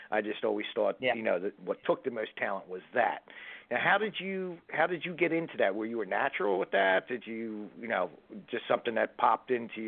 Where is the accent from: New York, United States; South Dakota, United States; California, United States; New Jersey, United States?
New Jersey, United States; And I can say that because I grew up in Jersey.